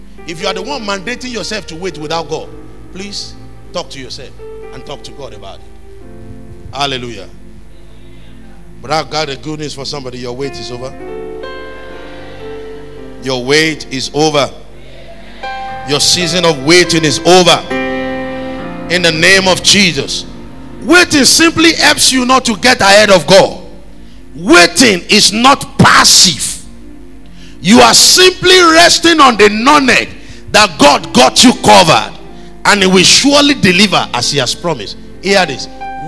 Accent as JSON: {"language": "English", "town": "Ilesha", "region": "Osun", "country": "Nigeria", "said": "I said, I'm from Ilesha."}